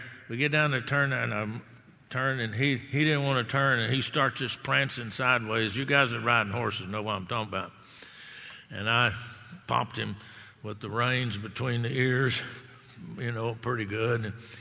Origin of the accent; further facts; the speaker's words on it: Texas, United States; Of course, I'm born and raised in Texas.